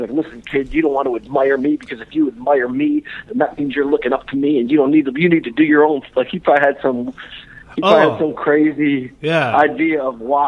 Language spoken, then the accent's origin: English; Detroit, Michigan, United States; But I'm from Detroit, so I don't really believe in karate experts in a street fight.